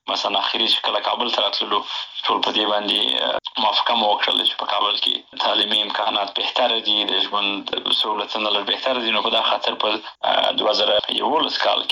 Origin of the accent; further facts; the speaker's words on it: Helmand, Afghanistan; also born or lived in Bagram / Pakistan / Kandahar / Nangarhar; زه په باګرام کې پیدا شوی یم. او وروسته د هغې نه مې فامیل هجرت ته اړ شوی و، پاکستان ته تللی و د یو څه موده ورې وخت. هغې نه وروسته بیا بېرته راغلی یو په هلمند کې.